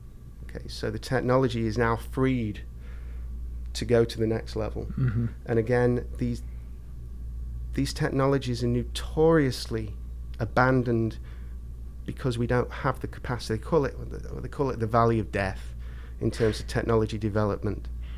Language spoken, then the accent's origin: English; United Kingdom; now in United States; So I'm from Britain, so I'm used to small universities